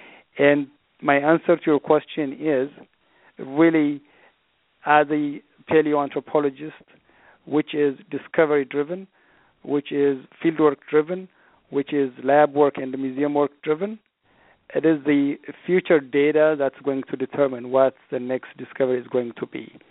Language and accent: English; Ethiopia; English is a second language; as a kid growing up in Ethiopia, as you can imagine, by and large, you have to persevere.